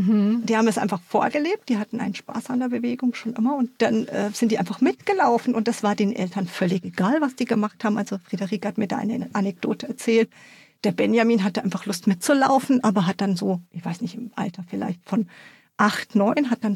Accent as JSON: {"language": "German", "town": "Freiburg", "region": "Baden-Württemberg", "country": "Germany", "tie": "born or raised there", "accent": "Baden", "moved": "as an adult", "lives_now": "Flensburg, Germany", "said": "ich komme ja eigentlich aus Freiburg und bin im Schwarzwald aufgewachsen, halt vielleicht auch ein bisschen an meinem badischen Dialekt und bin dann vor 2,5 Jahren vom äußersten Süden sozusagen in den äußersten Norden gezogen, nach Flensburg."}